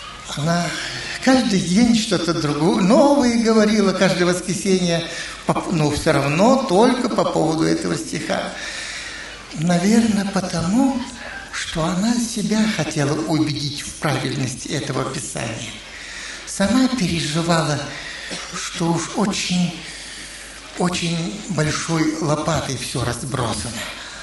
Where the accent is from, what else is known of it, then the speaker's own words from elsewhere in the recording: Saint Petersburg, Russia; Я жил тогда, мое детство прошло в Ленинграде.